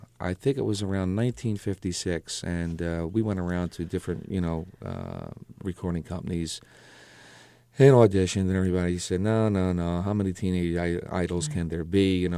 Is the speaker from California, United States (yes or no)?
no; Philadelphia, Pennsylvania, United States; being born and raised in South Philadelphia and of Italian heritage, you know, I live with my mom, my dad, and my mom's grandparents, who, of course, came over from the old country.